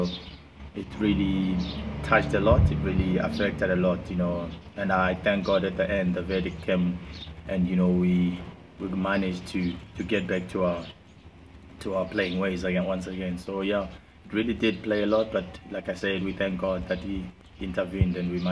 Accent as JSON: {"language": "English", "town": "Bulawayo", "region": "Matabeleland", "country": "Zimbabwe", "said": "I'm from Bulawayo. That's my home ground is Bulawayo Sports Club"}